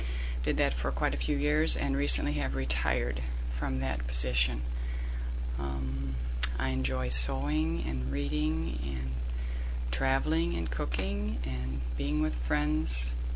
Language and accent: English; Delavan, Illinois, United States; born there; I was born in Delavan, Illinois, rather in the country close to Delavan, Illinois. Born in a farmhouse.